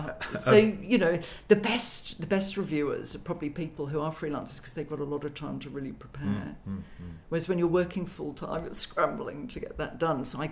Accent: England, United Kingdom; growing up in England, I think I've got a real affinity for a lot of the English playwrights

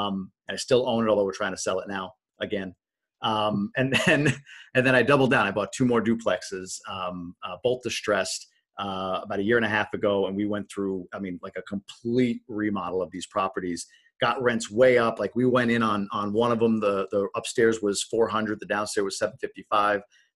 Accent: New York, United States; and I'm from New York originally, bought it in upstate New York.

